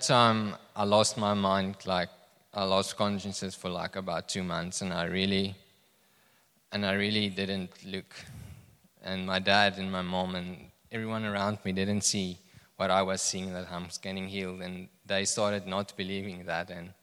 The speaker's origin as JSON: {"language": "English", "town": "Vredendal", "region": "Western Cape", "country": "South Africa", "first_language": "Afrikaans", "second_language": "English", "said": "I'm from Vredendal, so we don't speak a lot of Afrikaans, or English. I mean, we just speak Afrikaans there, so excuse my accent."}